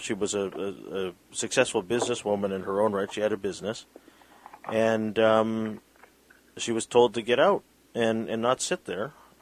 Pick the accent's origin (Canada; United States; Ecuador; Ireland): Canada; Vancouver, British Columbia; like I haven't lived anywhere other than Vancouver.